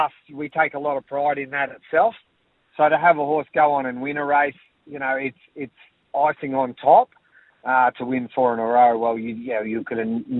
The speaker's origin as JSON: {"language": "English", "town": "Charleville", "region": "Queensland", "country": "Australia", "tie": "born or raised there", "also_born_or_lived": "Northern Territory", "said": "So I'm from Charleville. Grew up out there. Went to boarding school for year 11 and 12 at Ipswich. I went back out west for the year after school. Then I went to the Territory for a few years."}